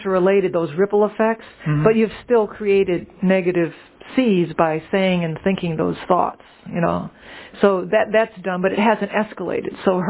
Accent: New Orleans, Louisiana, United States; It doesn't help anybody to start talking about, well, you know, I'm from New Orleans.

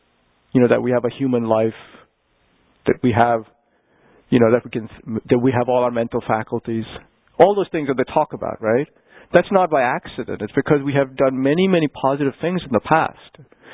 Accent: Kolkata, West Bengal, India; I come from Calcutta. You know, I actually went to school in Calcutta. I went to the Jesuit. It was staffed by Belgian and French priests.

